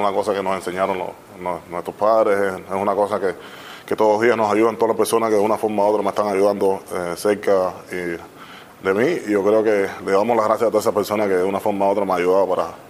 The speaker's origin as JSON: {"language": "Spanish", "country": "Cuba", "said": "todos los cubanos que estamos aquí"}